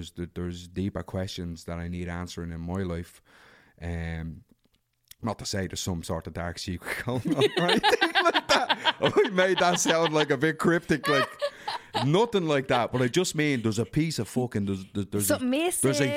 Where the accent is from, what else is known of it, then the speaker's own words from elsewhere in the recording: Darndale, Leinster, Ireland; Like, I grew up in Darndale. It was tough times and we were kids and we were running around and we were barbarians